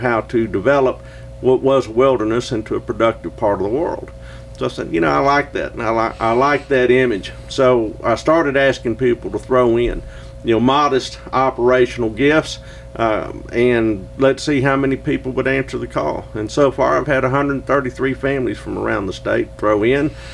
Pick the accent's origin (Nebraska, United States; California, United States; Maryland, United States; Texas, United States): Texas, United States; accent: Texan; Texan, and they needed to find a unique Texan. And I think that for the first time in my academic career, my accent probably proved to be an asset instead of a sign of curiosity.